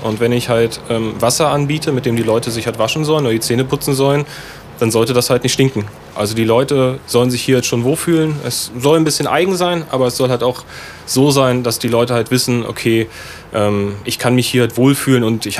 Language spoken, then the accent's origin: German; Germany; born there; now in Hannover, Germany